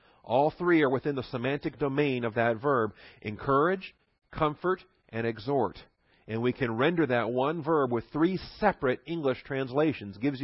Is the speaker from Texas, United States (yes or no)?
yes; Texas, United States; accent: Texan; Again, I have my accent, Texan pronunciation, parakletos